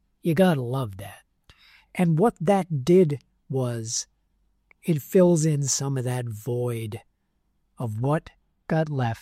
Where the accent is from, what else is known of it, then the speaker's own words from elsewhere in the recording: New York, United States; And again, I'm born and raised in New York, so I love my experience of all the neighborhoods.